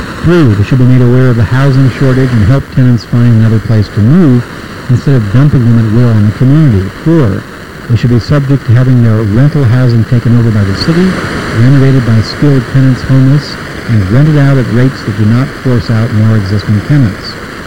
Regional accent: Salinas, California, United States; I grew up in Salinas, and my father told me about the greed of real estate people here since I was a child.

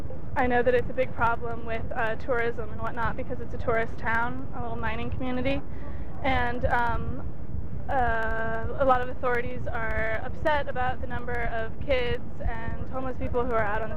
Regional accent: Nevada City, California, United States; I'm from up north, a little town by Lake Tahoe called Nevada City, which has a similar problem.

